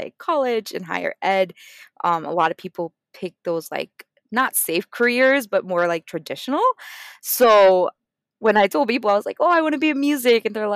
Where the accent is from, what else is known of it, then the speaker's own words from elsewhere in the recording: Puerto Rico; I like to say that I'm from a lot of places. I'm originally from Puerto Rico. That's where I was born and raised.